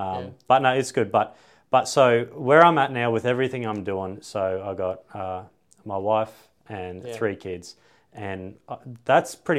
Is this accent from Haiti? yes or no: no; Australia; born there; But for me, I was born in a little country town. I was born in Bow Desert in the 80s.